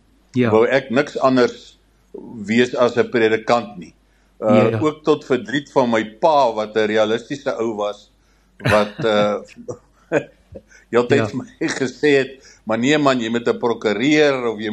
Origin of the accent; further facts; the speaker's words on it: Kroonstad, Free State, South Africa; also born or lived in Bloemfontein; ek is in Bloemfontein gebore. Maar kort na my geboorte is ons Kroonstad toe. So ek is 'n Vrystater in murg en been en ek ondersteun die cheetahs tot my eie verdriet meeste van die tyd. nog steeds maar ja, ek het in Kroonstad groot geword, daar matriek gemaak